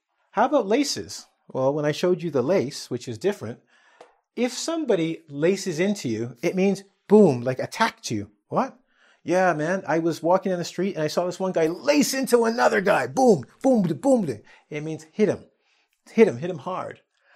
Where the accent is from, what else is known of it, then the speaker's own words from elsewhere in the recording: England, United Kingdom; Well, that's because when we as English people say it, we don't really think of this particular verb.